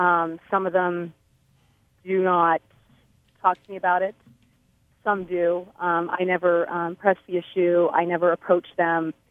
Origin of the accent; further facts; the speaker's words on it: Pennsylvania, United States; And I'm from the Penn State area, so I continued to watch Penn State on Saturdays.